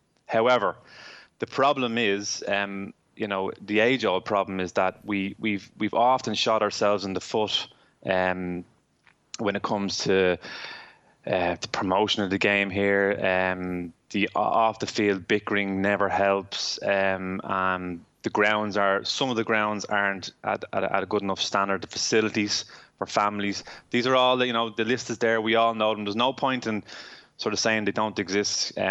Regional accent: Ireland; You know, as Irish people, we're trying to survive this crisis together.

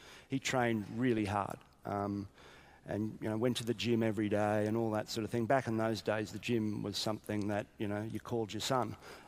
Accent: Brisbane, Queensland, Australia; I was in Brisbane. I'm from Brisbane.

